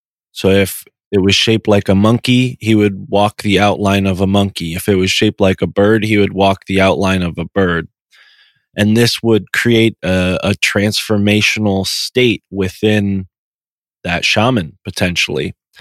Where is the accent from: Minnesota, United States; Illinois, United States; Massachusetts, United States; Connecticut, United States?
Connecticut, United States; For folks who haven't heard, I'm from Connecticut. I live in Connecticut. I'm born here.